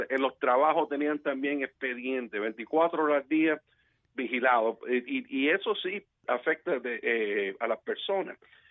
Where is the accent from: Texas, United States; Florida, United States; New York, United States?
Florida, United States; Miami; porque yo nací en Miami